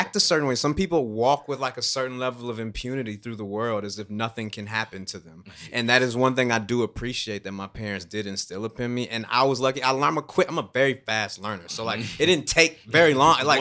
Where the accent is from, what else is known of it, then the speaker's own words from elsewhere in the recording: Texas, United States; It's represented to me this way, and I'm growing up in Texas.